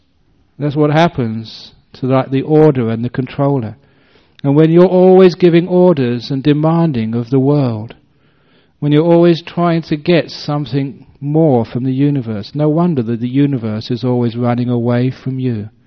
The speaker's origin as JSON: {"language": "English", "region": "England", "country": "United Kingdom", "tie": "born or raised there", "said": "as again a young man growing up in England, even though I was a Buddhist at a very early age"}